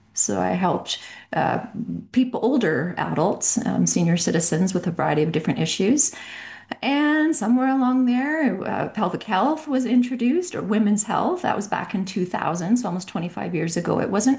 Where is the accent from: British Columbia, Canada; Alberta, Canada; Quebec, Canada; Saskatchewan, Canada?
Saskatchewan, Canada; I was born and raised in Canada from Saskatchewan.